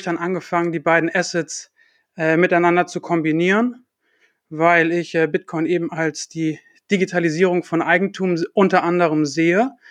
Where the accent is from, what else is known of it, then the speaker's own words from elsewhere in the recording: Hamburg, Germany; born there; zurückgekommen nach Deutschland, nach Hamburg, wo ich geboren bin